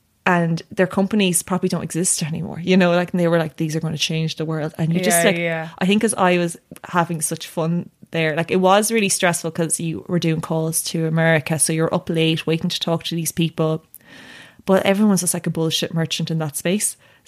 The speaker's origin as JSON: {"language": "English", "region": "Tipperary", "country": "Ireland", "tie": "born or raised there", "said": "I grew up in Tipperary."}